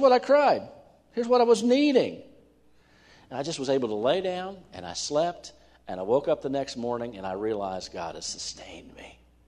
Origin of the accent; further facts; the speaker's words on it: West Virginia, United States; born there; Now, I was born in West Virginia. I live in West Virginia. I love West Virginia.